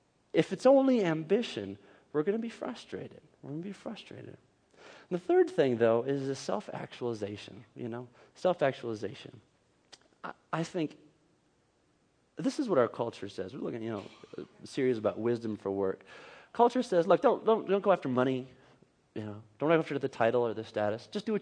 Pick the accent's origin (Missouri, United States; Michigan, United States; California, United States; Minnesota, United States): Minnesota, United States; because most of the folks in Northfield, Minnesota, I'm from Minnesota, they either work in the fields